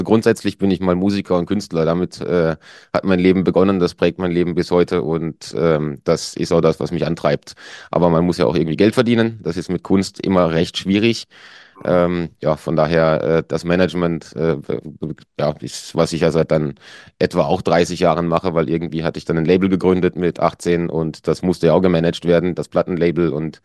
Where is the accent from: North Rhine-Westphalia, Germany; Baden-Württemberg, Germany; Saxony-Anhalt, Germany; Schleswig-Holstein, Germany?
Baden-Württemberg, Germany; also ich komme nicht direkt aus Baden-Baden, sondern aus einem kleinen Dorf da in der Nähe oder so eine Kleinstadt, ja, da in der Nähe.